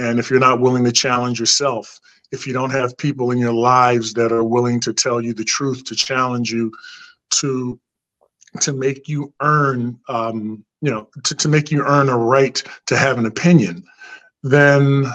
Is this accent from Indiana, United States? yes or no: no; New Jersey, United States; And, you know, growing up in South Jersey, we were, you know, always traveling up to Philadelphia to play in the Sunny Hill League.